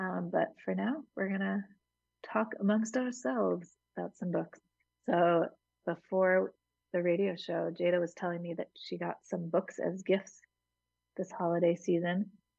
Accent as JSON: {"language": "English", "town": "Hudson", "region": "New York", "country": "United States"}